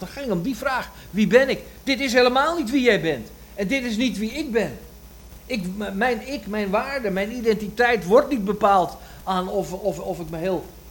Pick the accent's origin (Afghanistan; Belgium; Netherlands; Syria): Netherlands; Nou, ik ben een Nederlandse man.